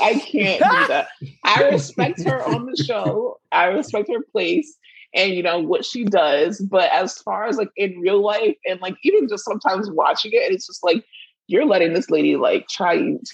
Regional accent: Florida, United States; But, like, we're from Miami. Like, well, we're close to Miami.

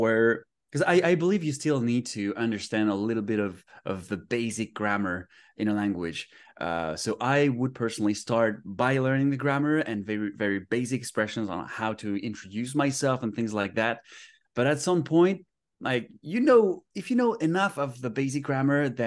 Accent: France; born there; first language French; English is a second language; I was born in France. I usually say that my native tongue is French, and my mother tongue is Japanese because my mother is literally Japanese. And so after that, I went to school in France

